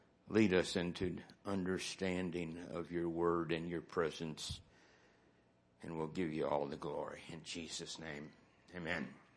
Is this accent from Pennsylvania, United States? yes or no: no; Ohio, United States; Where I was raised in Ohio, they were there.